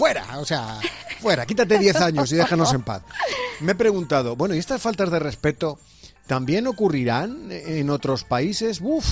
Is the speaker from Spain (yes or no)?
yes; Madrid, Community of Madrid, Spain; pues yo soy madrileño y tú maideña